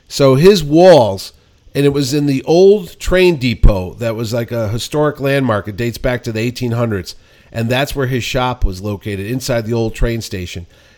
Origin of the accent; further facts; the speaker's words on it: New Haven, Connecticut, United States; Erector Sets was from my hometown of New Haven, Erector Square.